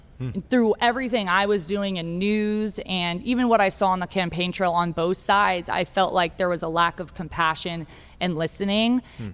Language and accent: English; San Antonio, Texas, United States; born there; also born or lived in Arizona / California / Virginia; And so I was born in Texas, San Antonio. My dad's from Texas, his grandpa, they all served as law enforcement officers in San Antonio.